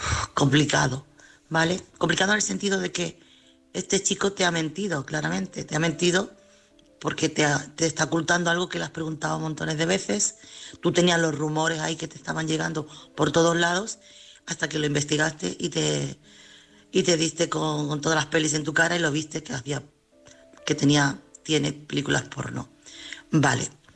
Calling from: Chiclana, Andalusia, Spain; corresponsal de Chiclana.

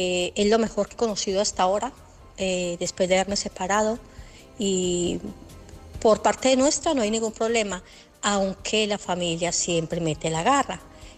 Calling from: Barcelona, Catalonia, Spain; de Barcelona.

